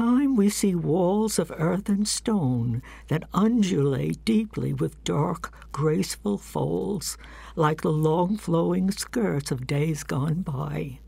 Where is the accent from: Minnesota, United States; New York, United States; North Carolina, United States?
New York, United States; I'm originally from New York.